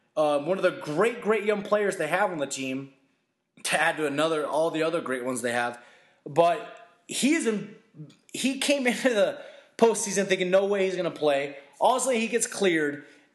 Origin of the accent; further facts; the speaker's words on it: Albuquerque, New Mexico, United States; we are from Albuquerque, New Mexico, so we root on our New Mexico Lobos nonstop, diehard